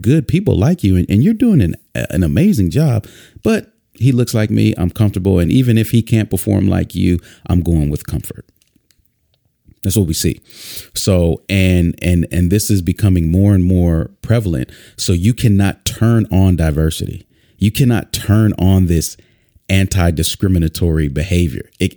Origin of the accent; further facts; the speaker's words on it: Minneapolis, Minnesota, United States; Many of you, I don't know if you know, but I'm from Minneapolis. In fact, the same street that George Floyd was murdered on is the street that I spent the majority of my youth